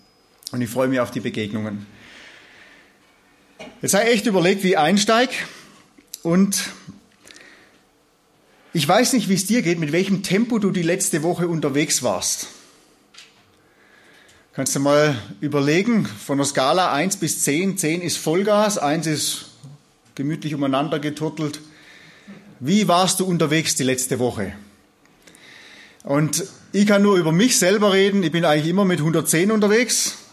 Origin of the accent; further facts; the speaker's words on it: Southern Germany, Germany; Sie ist Amerikanerin, ich bin Süddeutscher.